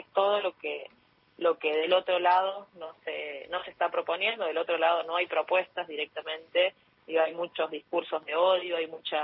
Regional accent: San Luis, Argentina; ustedes saben que yo vengo de San Luis

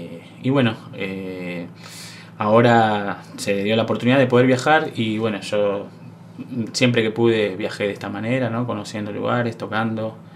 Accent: Buenos Aires, Argentina; born there; also born or lived in Los Antiguos; now in Esquel, Argentina; Yo nací en Buenos Aires, pero bueno, ando por el sur desde el año 2012. Estuve viviendo en Los Antiguos, Santa Cruz, la capital nacional de la cereza, como dicen. Es un valle, un pueblito límite con Chile, rodeado por un hermoso lago y 2 ríos.

